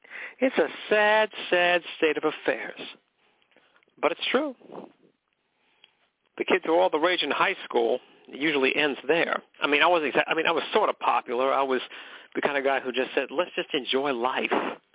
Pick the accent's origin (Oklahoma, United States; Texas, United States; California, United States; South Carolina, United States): California, United States; McKinleyville; I was born and raised in McKinleyville, California. McKinleyville, where horses have the right of way. That's our official motto. Now, that was my home.